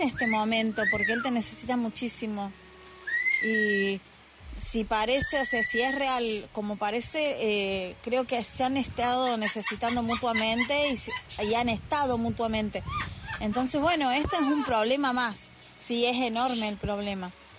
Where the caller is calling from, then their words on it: Argentina; desde Argentina